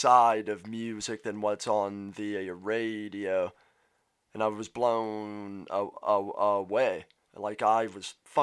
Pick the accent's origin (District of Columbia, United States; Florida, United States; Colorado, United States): District of Columbia, United States; Washington; I grew up in Washington, D.C. I grew up with a stutterer as well.